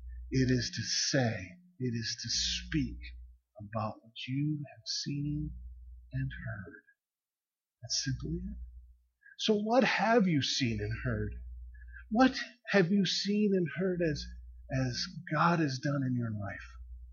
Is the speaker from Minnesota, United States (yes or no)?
yes; Minnesota, United States; See, growing up in Minnesota, there's a limited planting season. Snow is coming.